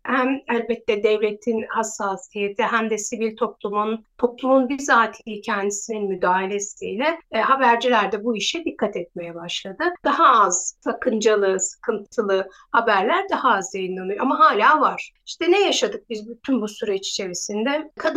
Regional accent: Eskişehir, Turkey; Yani ben de Eskişehirliyim. Dizi Sivrisar'da çekiliyor. İşte Eskişehir'in hani Orta Anadolu'nun diyelim şivesi, mekanları, o yüzden çok da tanıdık geliyor. Köyümüze gitmiş gibi oluyoruz.

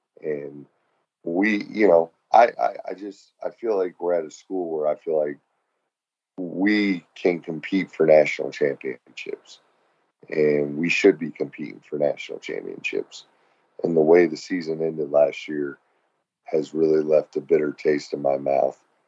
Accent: Fort Lauderdale, Florida, United States; I'm from Fort Lauderdale, and everybody in Georgia goes on vacations at PCB.

